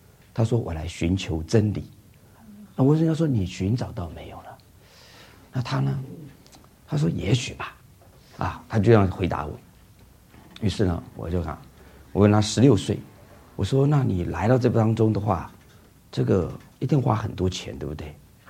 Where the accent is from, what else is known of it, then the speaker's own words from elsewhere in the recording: Taiwan; 我从台湾来的。